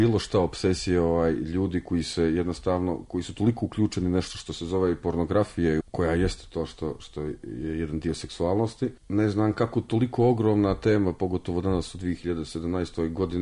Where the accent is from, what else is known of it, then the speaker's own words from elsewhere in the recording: Montenegro; dolazim iz Crne Gore, ja pišem u Crnoj Gori